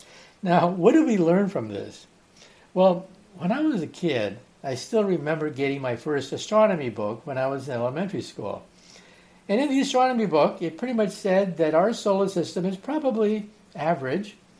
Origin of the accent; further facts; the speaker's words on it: California, United States; Now, I grew up in California. That's where I was born. That's where I was raised.